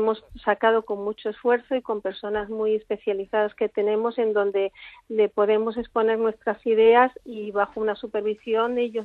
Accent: Córdoba, Andalusia, Spain; pues yo diría que es muy española y además de mi tierra, de Córdoba.

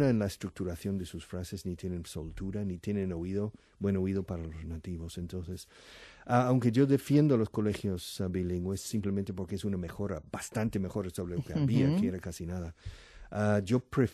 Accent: Oklahoma, United States; Spanish is a second language; also born or lived in Texas; now in Spain; Yo soy de Texas y de Oklahoma. Entonces, en Oklahoma yo recibí seis años de español

